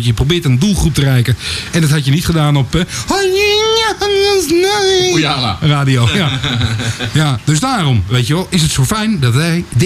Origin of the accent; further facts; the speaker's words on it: North Holland, Netherlands; moved away as an adult; Ik kom uit het Gooi. Oorspronkelijk.